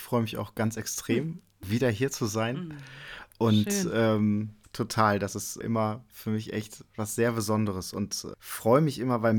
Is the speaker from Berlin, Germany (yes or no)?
no; Cologne, North Rhine-Westphalia, Germany; Und ich bin Kölner, ich glaube, das gehört immer.